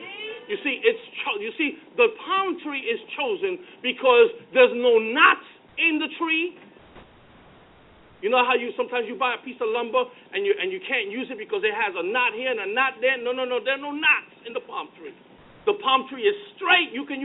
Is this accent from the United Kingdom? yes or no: no; Puerto Rico; when I was growing up in Puerto Rico, I saw many tropical storms and hurricanes.